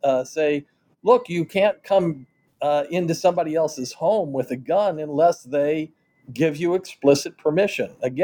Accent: Kansas City, Missouri, United States; In my hometown of Kansas City, there is an entertainment district just next door called Westport.

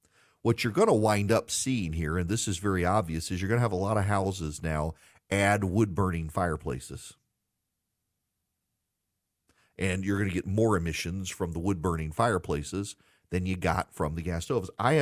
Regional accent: Louisiana, United States; also born or lived in Dubai; When I was growing up in Louisiana, we would have hurricanes come through.

